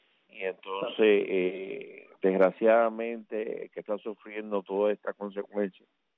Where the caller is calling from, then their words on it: Indiana, United States; de Indiana, Dios los bendiga.